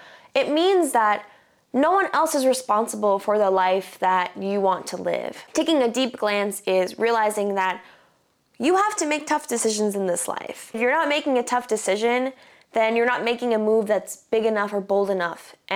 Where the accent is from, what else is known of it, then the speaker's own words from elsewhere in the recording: Brooklyn, New York, United States; born there; I was born in Brooklyn, but I have a lineage that stretches from Ireland and Scotland to Ecuador and Nicaragua.